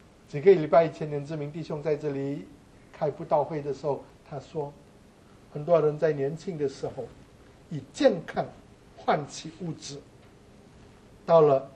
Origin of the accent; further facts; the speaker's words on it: Indonesia; moved away as an adult; now in Taiwan; 在印尼从来没有冬天的，所以我们在印尼长大的，我们从来不需要一备什么冬天的衣服。当我们一家四个人从印尼搬到台湾的时候，我们八月份到台湾